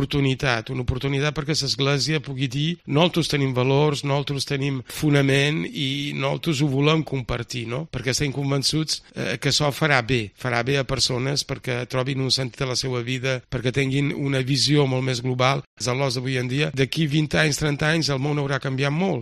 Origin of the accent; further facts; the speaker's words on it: Caló, Catalonia, Spain; quan jo era petit a Caló sortíem amb una rodiola a demanar.